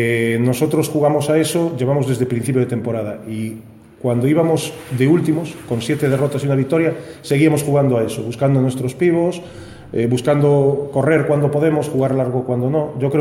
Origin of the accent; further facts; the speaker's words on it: Lugo, Galicia, Spain; aunque yo también soy de Lugo, es fenomenal